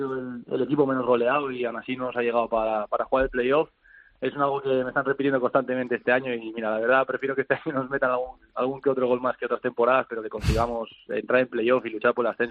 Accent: Asturias, Spain; yo soy de Asturias y la verdad que mis amigos, mi familia, les interesa bajar al Bernabéu.

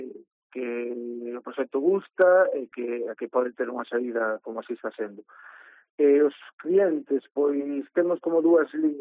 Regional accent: Ribeira, Galicia, Spain; Na miña terra, en Ribeira.

